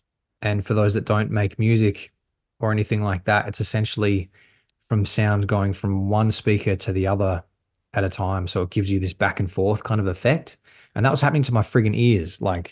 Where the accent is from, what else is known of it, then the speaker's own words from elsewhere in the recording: Australia; But then I moved back to Australia, my home country, and I had to do hotel quarantine for 2 weeks